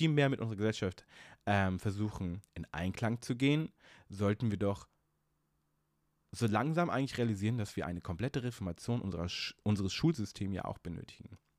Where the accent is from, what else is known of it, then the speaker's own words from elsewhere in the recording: Hanover, Lower Saxony, Germany; Also Hannover zum Beispiel, meine Heimat, ist eine Stadt, die komplett zerbombt wurde.